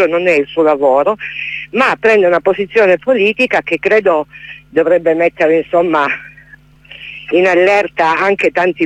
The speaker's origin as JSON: {"language": "Italian", "region": "Calabria", "country": "Italy", "said": "Sì, io poi sono calabrese, quindi proprio nel Catanzarese, in zona che conosco molto bene"}